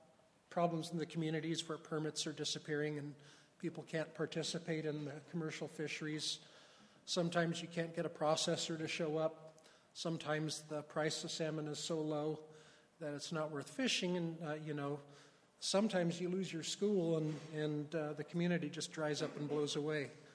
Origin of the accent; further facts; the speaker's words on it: Alaska, United States; I'm from Bristol Bay. I've seen this happen.